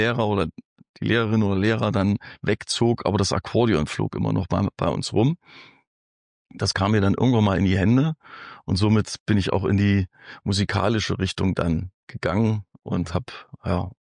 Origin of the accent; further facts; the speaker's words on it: Thuringia, Germany; ich bin in einem kleinen Dörfchen in der Nähe von Heiligenstadt groß geworden, aufgewachsen. Geboren bin ich hier in Heilbad Heiligenstadt, aber nach 14 Tagen Krankenhausaufenthalt bin ich dann nach Luther und dort groß geworden, wie das halt so in den dörflichen Strukturen war.